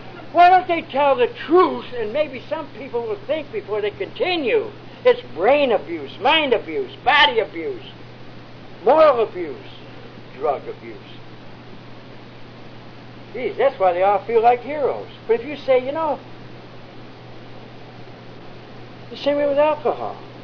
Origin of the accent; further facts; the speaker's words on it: New York, United States; I couldn't go back to my hometown in New York.